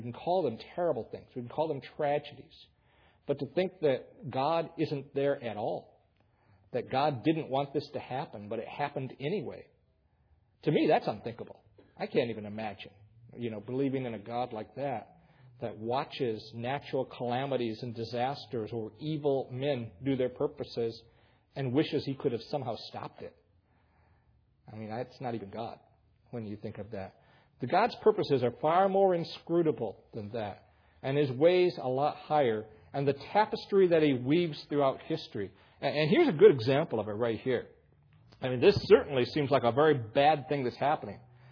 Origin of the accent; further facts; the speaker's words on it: Tucson, Arizona, United States; when I come from Tucson, one of the things that you don't ever want to see growing in your yard is tumbleweed.